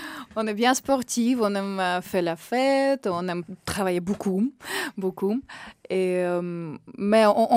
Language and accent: French; Russia; French is a second language; Et je fais l'école classique, je fais piano, je viens de Russie